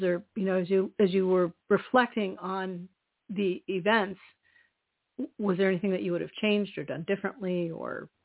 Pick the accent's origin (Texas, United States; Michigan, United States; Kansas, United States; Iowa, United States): Iowa, United States; because I'm from the Midwest, it's pretty, things that you're mentioning, it's like standard Midwest stuff. I'm from Iowa